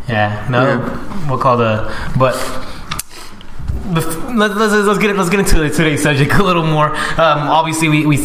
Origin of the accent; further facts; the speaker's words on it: Sacramento, California, United States; Bitch, because I'm from Sacramento, and I'm practically from Oakland.